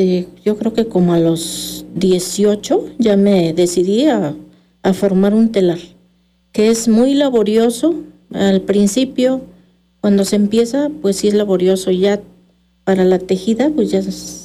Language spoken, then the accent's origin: Spanish; Hueyapan, Morelos, Mexico; born there; ahí nací en Hueyapan … ahí pues nací entre los hilos.